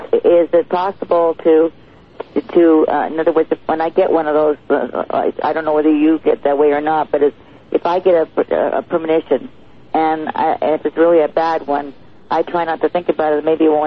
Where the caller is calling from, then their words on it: Mesa, Arizona, United States; I'm calling from Mesa, Arizona.